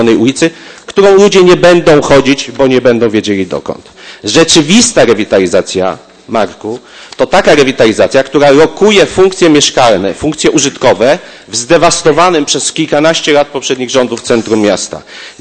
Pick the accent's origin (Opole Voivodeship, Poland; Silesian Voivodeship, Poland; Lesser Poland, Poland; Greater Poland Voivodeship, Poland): Greater Poland Voivodeship, Poland; Poznań; Po dziewiąte, jestem z Poznania, jestem oszczędny.